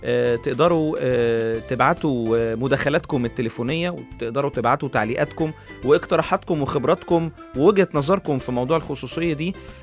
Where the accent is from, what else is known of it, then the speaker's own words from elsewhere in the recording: Upper Egypt, Egypt; accent: Saidi; يعني انا لهجتي طبعا الصعيدية يعني مش ولا بد قوي